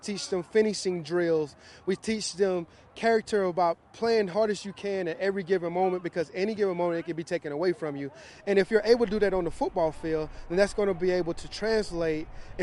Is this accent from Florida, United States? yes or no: yes; Florida, United States; I grew up in North Florida, very humble means. We didn't have a lot of money. I was raised by my grandparents.